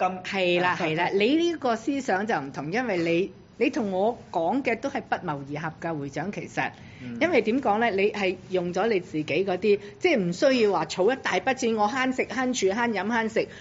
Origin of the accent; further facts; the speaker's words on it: China; 因為我哋中國人咧，真係比較咧嗰個家庭觀念